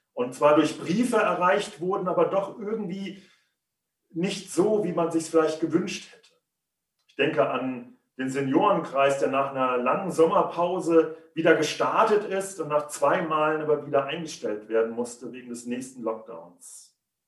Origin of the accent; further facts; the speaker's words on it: Rhineland-Palatinate, Germany; Ich bin aufgewachsen im Westerwald. Und zwar in der Waldstraße.